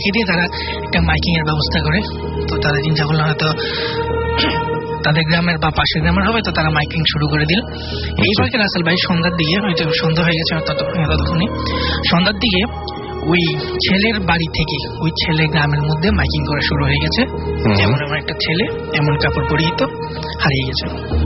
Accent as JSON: {"language": "Bangla", "town": "Comilla", "region": "Chittagong Division", "country": "Bangladesh", "lives_now": "Dhaka, Bangladesh", "said": "কুমিল্লা থেকে এসেছি, ঢাকা মহাকালীতে থাকি।"}